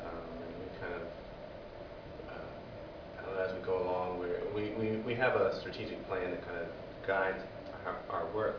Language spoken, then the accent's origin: English; Virginia, United States; We're both from Virginia